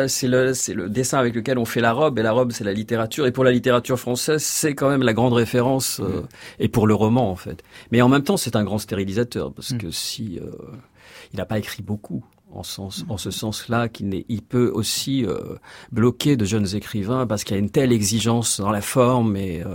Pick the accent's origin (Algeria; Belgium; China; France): Algeria; moi j'ai vécu, je suis né en Algérie, j'ai grandi là-bas, il y avait absolument rien pour me distraire, donc c'était les années 70, un pays assez triste.